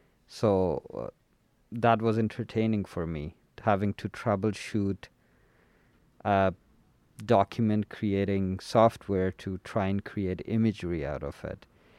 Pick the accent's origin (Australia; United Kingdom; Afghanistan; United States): Afghanistan; also born or lived in Pakistan; now in Canada; When we moved from Afghanistan to Pakistan, from Pakistan to Canada, we always carried our carpets with us.